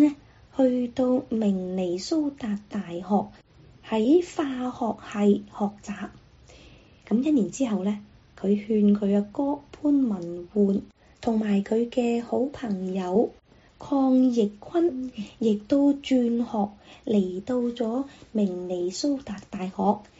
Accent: Guangdong, China; 即是这个刚才讲的那个是我们广东人的说法啦，习惯讲法啦

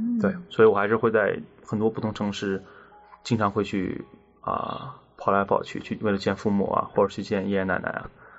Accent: Beijing, China; also born or lived in Los Angeles, United States; 实际上我出生在洛杉矶，然后在我很小很小的时候，我就跟随父母一起移居到了北京，所以说我还是在北京生活了差不多15年。然后高中毕业之后呢，我去了美国宾夕法尼亚州 Penn State 去读大学。

